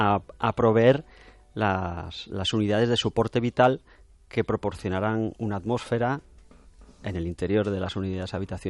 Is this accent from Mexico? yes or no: no; Asturias, Spain; como se dice en mi tierra, en Asturias